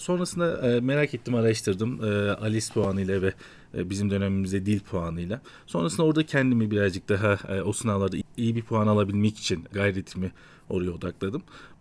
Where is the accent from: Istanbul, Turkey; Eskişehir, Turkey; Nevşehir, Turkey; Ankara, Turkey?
Nevşehir, Turkey; Avanos; Nevşehir Avanos doğumluyum. 1986 yılında doğdum.